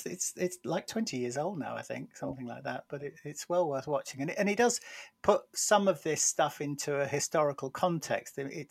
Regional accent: North West England, United Kingdom; I felt that I kind of escaped my background in a way, because I moved from Lancashire down to the southeast, and I felt much the same.

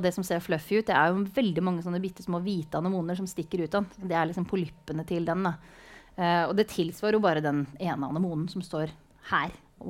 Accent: Hvaler, Østfold, Norway; Og på Tisler hjemme I Østfold, på Hvaler

